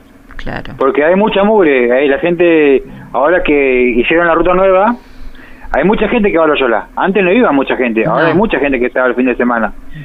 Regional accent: Argentina; Y yo calculo, como todo argentino, ¿no?

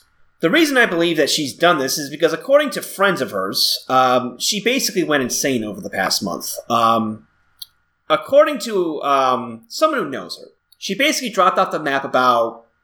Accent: United States; now in Georgia; I'm not an illegal immigrant. I'm an American.

